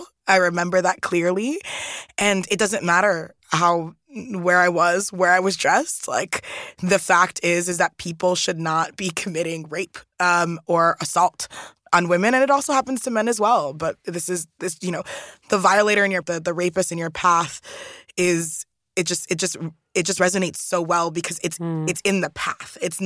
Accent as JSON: {"language": "English", "town": "New York City", "region": "New York", "country": "United States", "tie": "born or raised there", "said": "I grew up in New York City, in Brooklyn, in Staten Island, New York, which explains a lot, to be honest"}